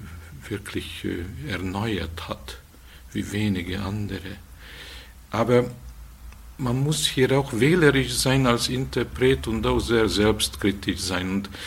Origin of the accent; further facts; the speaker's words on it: Budapest, Hungary; ich bin da in Budapest aufgewachsen und da war eine Kultur, da strömte von jedem Zimmer